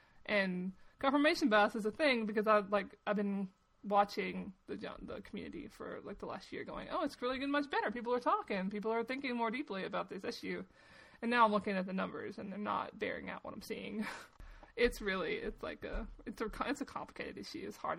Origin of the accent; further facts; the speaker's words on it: Arkansas, United States; I grew up in Arkansas and in the South, and I had a town. It was a town of 630 people. We had one public library.